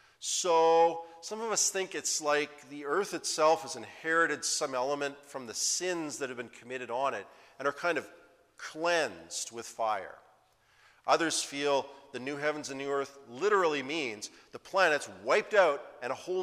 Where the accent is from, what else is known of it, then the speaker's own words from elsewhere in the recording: Saskatchewan, Canada; I just want you to know I'm from Saskatchewan when I say this